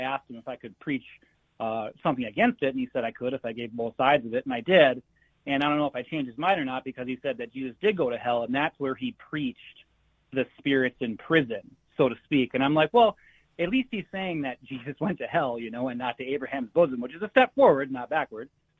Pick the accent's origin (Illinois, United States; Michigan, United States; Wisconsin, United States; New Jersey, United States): Wisconsin, United States; Rice Lake; I'm from Rice Lake, Wisconsin.